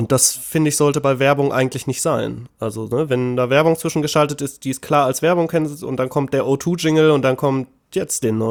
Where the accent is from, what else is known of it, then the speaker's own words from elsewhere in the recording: Detmold, North Rhine-Westphalia, Germany; now in Ruhr area, Germany; Aus Lippe. Lippe Detmold.